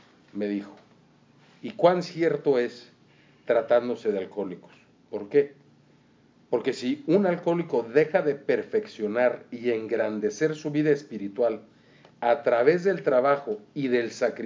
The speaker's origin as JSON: {"language": "Spanish", "country": "Mexico", "said": "No ha de ser que soy mexicano, porque mis historias no les gustan."}